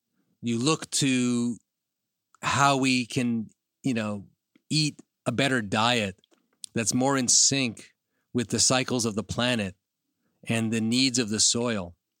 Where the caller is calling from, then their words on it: New York City, New York, United States; I'm calling from New York City, so I'm raising my hand like we're one